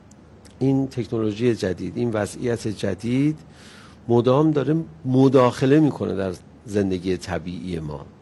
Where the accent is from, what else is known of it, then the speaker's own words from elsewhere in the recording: Iran; بهم برخورد به عنوان یه ایرانی، گفتم من به عنوان یه ایرانی اینو حذف کنم